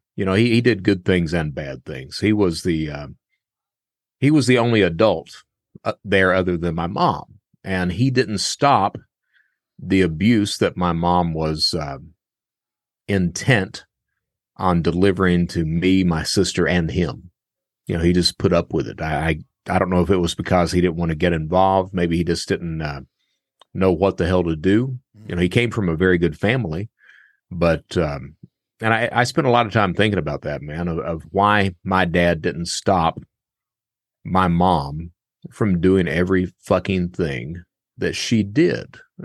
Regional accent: Hazard, Kentucky, United States; Well, I'm from Eastern Kentucky. Place called Hazard.

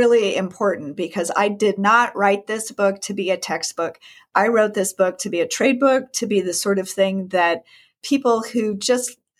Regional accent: Phoenix, Arizona, United States; You know, I am such a Western girl. I grew up in the Phoenix area, and I saw what Phoenix was and has become.

